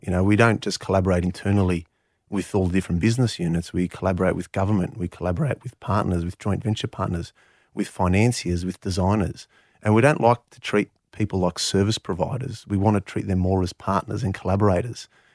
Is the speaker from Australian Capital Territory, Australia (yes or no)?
yes; Canberra, Australian Capital Territory, Australia; having been born and bred in Canberra and understanding the dynamics of the marketplace